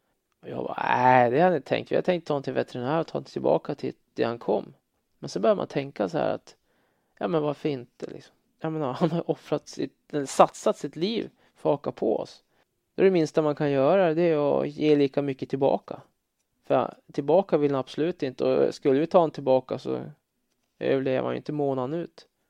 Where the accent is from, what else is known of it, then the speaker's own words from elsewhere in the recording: Sweden; jag menar som svensk, jag menar, man kan ju inte bara ta en hund på gatan och adoptera den.